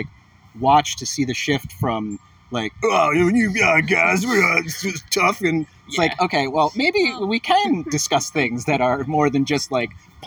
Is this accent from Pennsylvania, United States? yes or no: yes; Pennsylvania, United States; there was a festival in my hometown in Pennsylvania